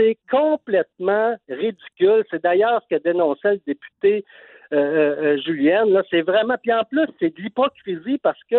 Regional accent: Quebec, Canada; now in Outaouais, Canada; c'est un concept qui n'est pas connu ici en Outaouais, mais moi, je viens du Saguenay, puis il y en a des rues blanches.

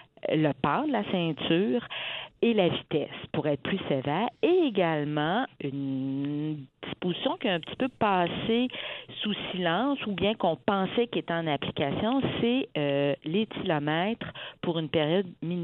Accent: Quebec City, Quebec, Canada; je voulais juste simplement vous remercier parce que je suis de Québec. Donc, ça me fait plaisir de que ma voix soit portée jusqu'en Outaouais.

